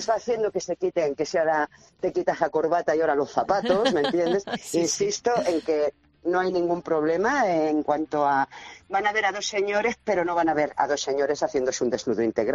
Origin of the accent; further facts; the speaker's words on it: Madrid, Community of Madrid, Spain; also born or lived in Zaragoza; yo aunque me he desarrollado toda mi vida de más juvenil en Madrid y demás, y todo el mundo piensa que soy madrileña porque apenas con una semana ya estaba en Madrid, mis padres viajaron expresamente a Zaragoza para que yo naciera allí